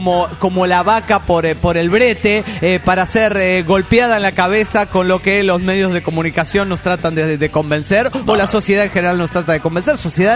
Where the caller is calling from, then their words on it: Puebla, Mexico; de Puebla.